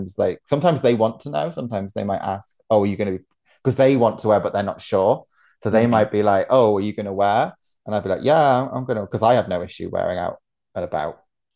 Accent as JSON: {"language": "English", "country": "United Kingdom"}